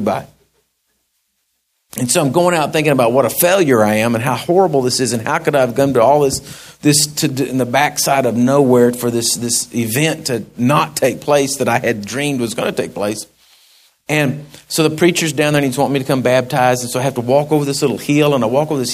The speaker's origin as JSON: {"language": "English", "country": "United States", "said": "customarily as an American, I'm a guest and guests should not"}